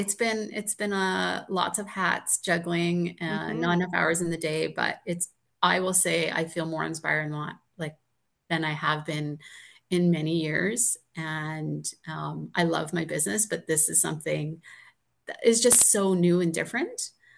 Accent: Sturgeon County, Alberta, Canada; I'm from Sturgeon County, and St. Albert is our hockey community.

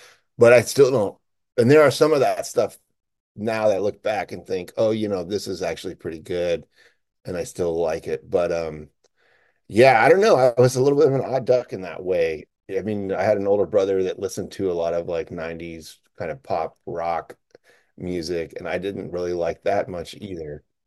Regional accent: Anchorage, Alaska, United States; I love it. I grew up in Anchorage, and so I'm pretty used to it.

